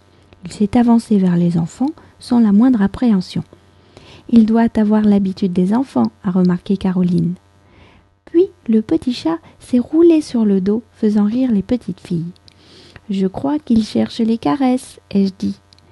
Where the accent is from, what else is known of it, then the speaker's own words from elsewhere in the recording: France; je suis française, j'habite près de Paris